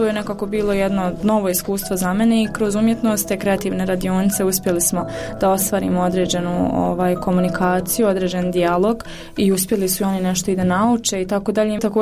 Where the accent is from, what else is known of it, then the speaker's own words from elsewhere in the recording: Sarajevo, Federation of Bosnia and Herzegovina, Bosnia & Herzegovina; jer ja sam ipak iz Sarajeva